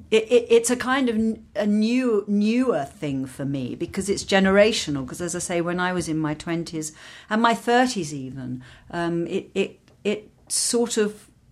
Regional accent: England, United Kingdom; I suppose the difference is partly growing up in England and not growing up in the States, where that kind of facial work has been much more prevalent.

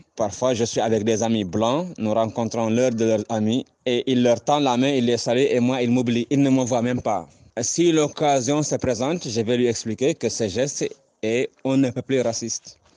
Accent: Mauritania; je suis de la Mauritanie, le pays où il y a les Haratins, les descendants d'esclaves.

